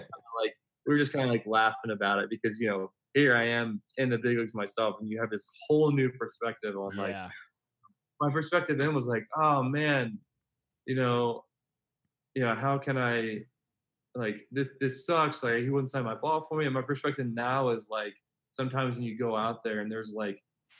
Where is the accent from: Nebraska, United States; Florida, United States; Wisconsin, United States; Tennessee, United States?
Tennessee, United States; Memphis; So when I was like 9 years old, I grew up in Memphis, Tennessee